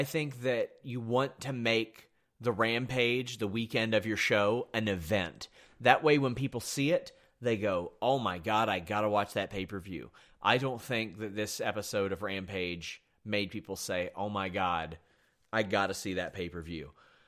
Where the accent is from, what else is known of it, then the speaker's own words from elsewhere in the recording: Kentucky, United States; I'm from Kentucky. It gets really cold here, too, but 30 degrees here is not 30 degrees there, and I learned that lesson.